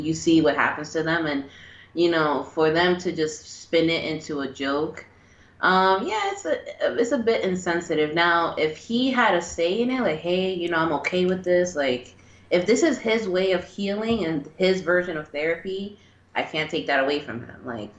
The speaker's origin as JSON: {"language": "English", "town": "New York City", "region": "New York", "country": "United States", "said": "from New York City."}